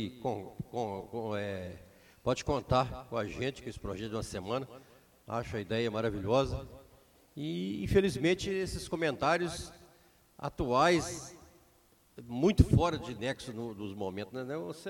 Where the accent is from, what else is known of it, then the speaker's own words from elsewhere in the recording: Arraial dos Crioulos, Brazil; Eu fui nascido e criado no Arraial dos Crioulos.